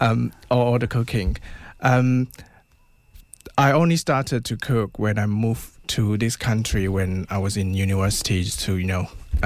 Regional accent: Borneo, Malaysia; English is a second language; now in Cambridge, United Kingdom; I'm from Malaysia, Borneo.

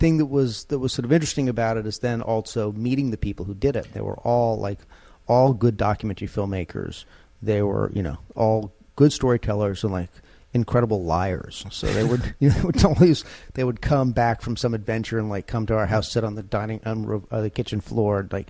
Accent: Cambridge, Massachusetts, United States; I grew up in Cambridge, Massachusetts.

